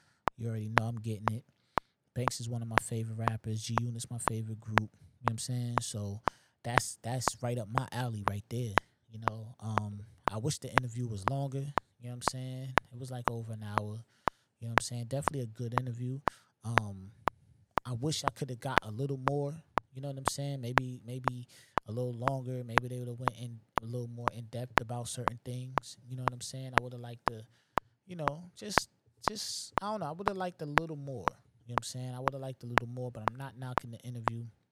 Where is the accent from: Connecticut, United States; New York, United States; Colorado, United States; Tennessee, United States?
New York, United States; I'm from New York. I grew up in a certain era, and that's forever gonna be attached to the reason why I'm a hip hop head.